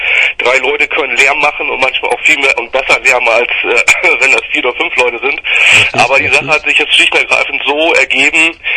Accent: Hamburg, Germany; eigentlich sind wir alle aus Hamburg.

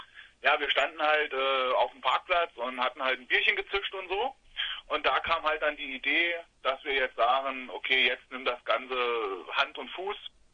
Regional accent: Borken, Hesse, Germany; Ja, also wir kommen aus Borken. Das liegt in Hessen in der Nähe von Kassel.

